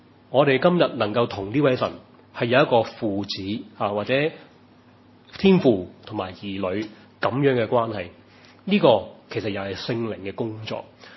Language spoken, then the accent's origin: Cantonese; China; 我們中國人都很難，即是一個即是很含蓄的民族